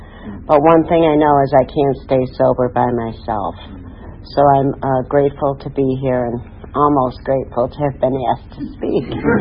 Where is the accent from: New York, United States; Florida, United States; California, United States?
New York, United States; Syracuse; I grew up in Syracuse, New York.